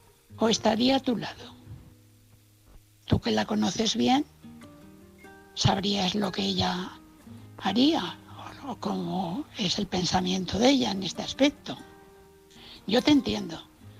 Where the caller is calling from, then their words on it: Valencia, Valencian Community, Spain; de Valencia.